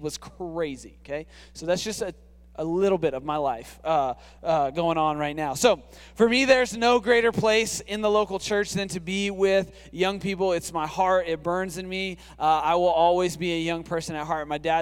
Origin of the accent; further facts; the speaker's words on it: Hobbs, New Mexico, United States; now in Lubbock, United States; I grew up in Hobbs, which for Texans is definitely New Mexico, and for New Mexicans is definitely Texas. So I grew up as a confused child.